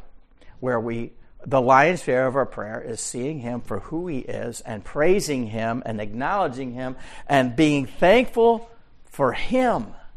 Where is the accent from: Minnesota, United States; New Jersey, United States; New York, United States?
New York, United States; Waverly; I grew up in Waverly, New York, and there was a corner store called Yonkin's Corner Store.